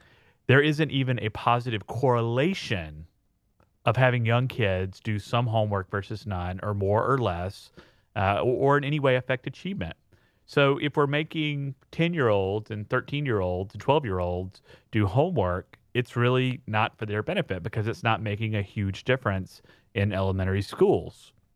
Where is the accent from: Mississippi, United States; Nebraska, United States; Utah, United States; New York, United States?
Mississippi, United States; in my home state of Mississippi, there is House Bill 449